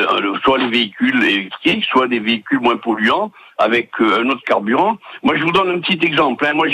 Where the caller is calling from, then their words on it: Bouc-Bel-Air, Provence-Alpes-Côte d'Azur, France; de Bouc-Bel-Air, je suis un fidèle écouteur.